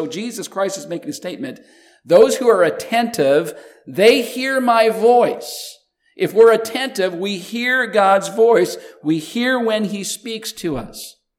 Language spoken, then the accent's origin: English; Canada; I grew up in Canada in the Canadian school system